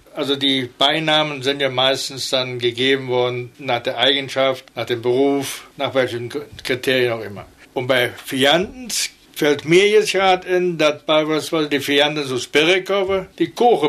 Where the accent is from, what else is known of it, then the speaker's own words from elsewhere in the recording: Wetter, Germany; Lass uns verlieren, wir kommen aus Wetter.